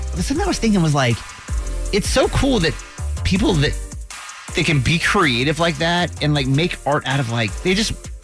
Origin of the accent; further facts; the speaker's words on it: Atlanta, Georgia, United States; I'm from Atlanta, also a city not known for great driving. We both move here